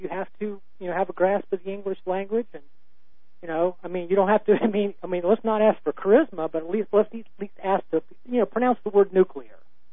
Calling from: Green Camp, Ohio, United States; I'm calling from Green Camp, Ohio.

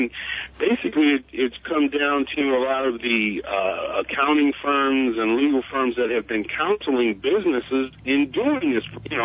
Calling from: Cleveland, Ohio, United States; I'm calling from Cleveland, Ohio, and I know you've read about our condition here.

